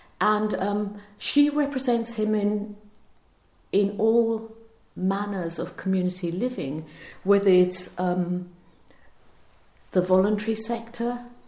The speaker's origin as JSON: {"language": "English", "country": "Kenya", "tie": "born or raised there", "moved": "yes", "lives_now": "Ireland", "said": "I was born in Kenya. I have three siblings, all born and brought up in Kenya."}